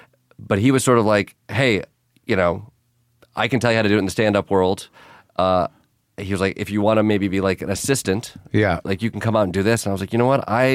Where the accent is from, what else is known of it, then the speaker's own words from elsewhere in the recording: Kalamazoo, Michigan, United States; But I think that arrest was in Kalamazoo. It was in the airport in my hometown.